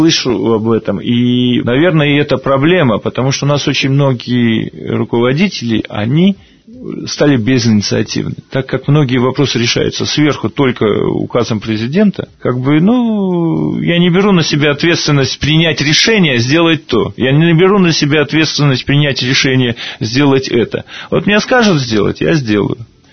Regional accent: Belarus; Мы, белорусы, можем добиваться огромных результатов

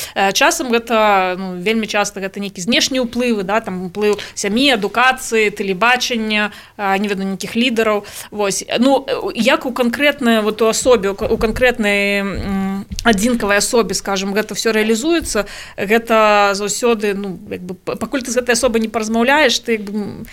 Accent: Belarus; а ми, білоруси, ми, у нас нафтоперепрацьовувачі заводи

